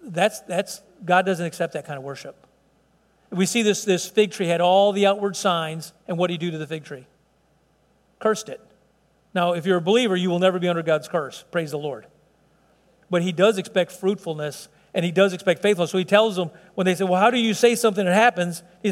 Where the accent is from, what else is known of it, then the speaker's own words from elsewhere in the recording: Chicago, Illinois, United States; I like to call it buffet because I'm from Chicago.